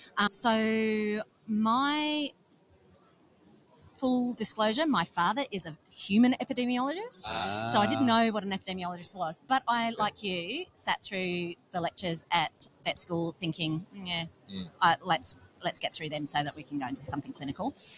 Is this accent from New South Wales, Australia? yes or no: yes; Wagga Wagga, New South Wales, Australia; I am here from Wagga Wagga, sunny Wagga Wagga.